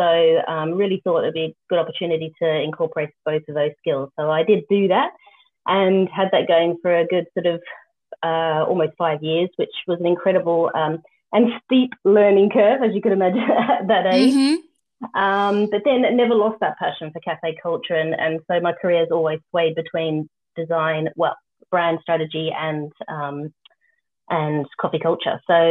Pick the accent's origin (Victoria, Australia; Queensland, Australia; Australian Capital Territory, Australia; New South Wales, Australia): Victoria, Australia; Melbourne; I am from Melbourne, yeah.